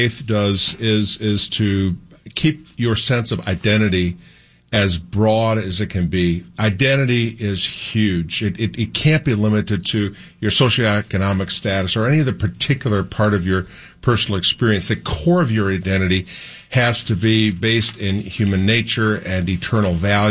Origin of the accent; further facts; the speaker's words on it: Green Bay, Wisconsin, United States; I mean, I grew up in Green Bay, Wisconsin. I'm of Northern European descent.